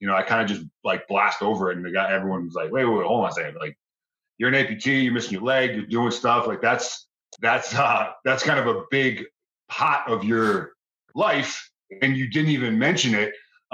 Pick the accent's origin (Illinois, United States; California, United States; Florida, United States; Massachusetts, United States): Massachusetts, United States; Boston; Boston, Mass, born and raised. Went to college up there. Went to University of Massachusetts at Lowell